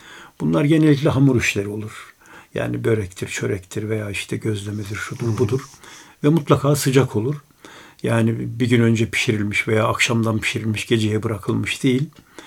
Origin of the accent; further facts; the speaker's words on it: Kalecik, Ankara, Turkey; born there; 3-4 yaşındayken muhtemelen ben bir bahçe evinde Kalecik'te doğmuşum.